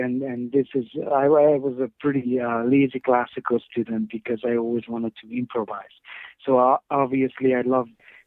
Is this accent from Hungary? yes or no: yes; Hungary; now in Canada; Yes, I'm originally from Hungary, and I left Hungary in 1998. I immigrated to Canada.